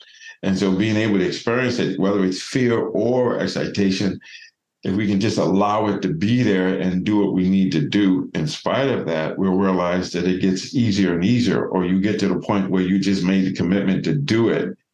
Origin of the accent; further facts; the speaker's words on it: Boston, Massachusetts, United States; So obviously I grew up in Boston, and so I watched him play his whole career.